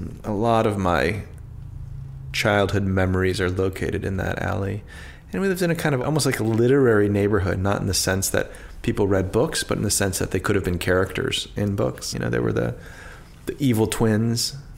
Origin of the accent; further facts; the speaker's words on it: Washington, District of Columbia, United States; Well, I grew up in Northwest, so the city is divided into four quadrants.